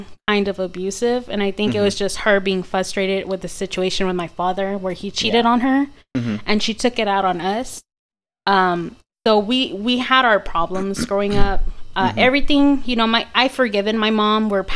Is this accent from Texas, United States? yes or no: yes; Houston, Texas, United States; I'm Chicana, so I was born here in Houston, Texas. Born and raised here, never moved anywhere.